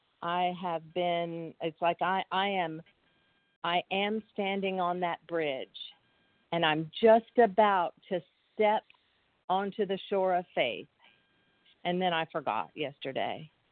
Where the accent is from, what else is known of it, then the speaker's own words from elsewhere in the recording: Texas, United States; from Texas. I happen to be in Louisiana right now, but I'm from Texas